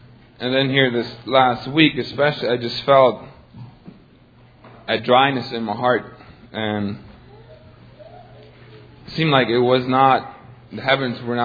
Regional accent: Belize; now in United States; I have been here in the States for about 4 months now. I'm from Belize

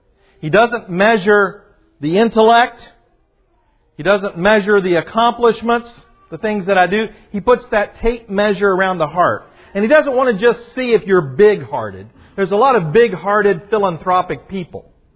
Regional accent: Kentucky, United States; I remember growing up in Kentucky in my boyhood years, I was one of those boys.

